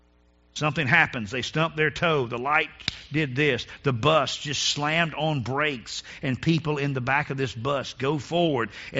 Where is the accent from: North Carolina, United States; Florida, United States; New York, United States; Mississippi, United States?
North Carolina, United States; Now, growing up in North Carolina, this is the number one way we used to think about